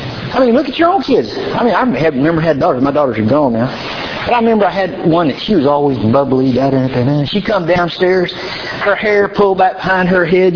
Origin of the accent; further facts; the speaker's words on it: Oklahoma, United States; Of course, I'm from Oklahoma, so whatever. No, I'm not picking on Oklahoma.